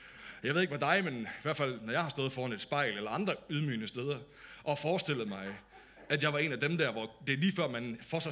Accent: North Denmark Region, Denmark; De der store stregspillere, de spillede på Mors, hvor jeg voksede op.

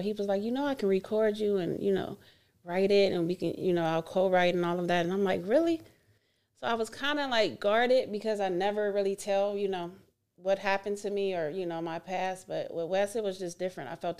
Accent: Youngstown, Ohio, United States; So I grew up in Youngstown, Ohio. And that's where, you know, we're originally from.

